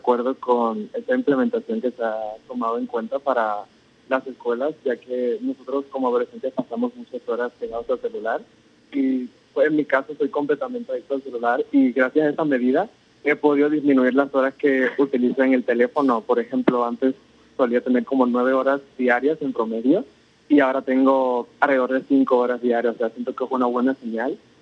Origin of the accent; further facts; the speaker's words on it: Cuba; now in Mexico; Soy de Cuba.